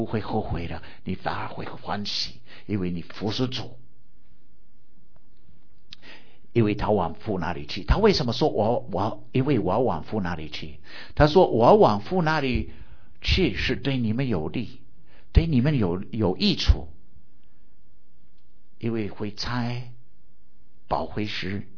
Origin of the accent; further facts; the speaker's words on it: United States; 我说美国土生土长的，我就没有方向了